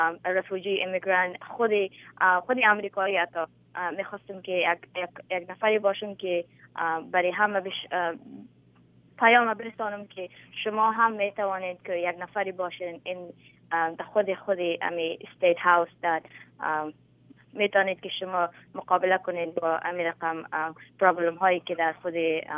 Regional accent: Afghanistan; میگه تو افغانستان هستی، ما میگم بله من افغانستان هستم و من پراود هستم که من خودم افغان هستم

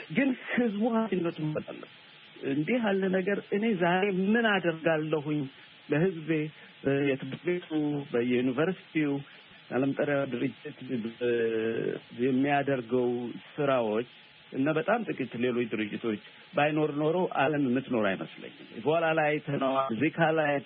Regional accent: Adama, Oromia, Ethiopia; ድሮ ከኔ ሰፈሬ አዳማ ልጅ ነኝ።

